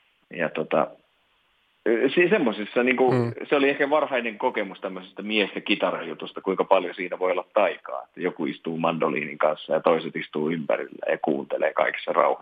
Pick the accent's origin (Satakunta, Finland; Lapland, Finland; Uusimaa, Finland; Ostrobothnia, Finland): Ostrobothnia, Finland; Vaasa; born there; palattiin kotiin Vaasaan, että noin niin kuin virallisten kirjojen mukaan mä oon syntynyt Vaasassa.